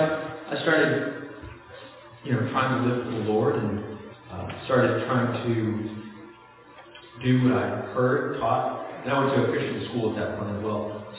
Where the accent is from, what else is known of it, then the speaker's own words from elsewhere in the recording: Pennsylvania, United States; I grew up in Pennsylvania, and I remember driving to church 20 minutes.